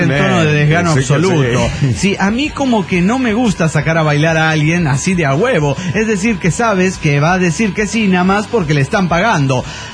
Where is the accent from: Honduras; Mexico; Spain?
Mexico; Toluca, State of Mexico; de Toluca, México.